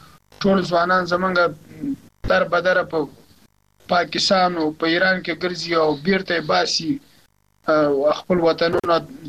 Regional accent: Afghanistan; now in Shiraz, Iran; مونږ مهاجرین د افغانستان یو شمیر هیوادوال په ایران کې یو، په شیراز ولایت کې،

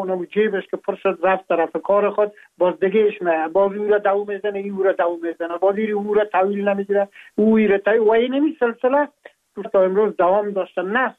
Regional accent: Afghanistan; now in France; ما هم در جمع امو مردمایی بودم که از افغانستان بر آمدم و تقریبا این 3 سال میشه که ما در فرانسه زندگی میکنم

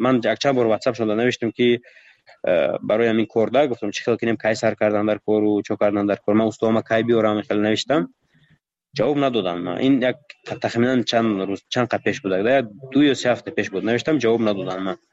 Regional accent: Tajikistan; من گفتم من تاجیکم، گفتم از تاجیکستانم

